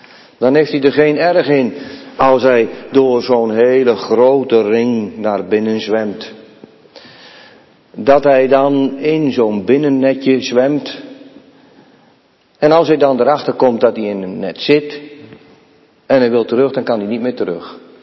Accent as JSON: {"language": "Dutch", "town": "Urk", "region": "Flevoland", "country": "Netherlands", "said": "Jongens en meisjes, ik kom van Urk. En dan heb je wel een klein beetje verstand van vissen."}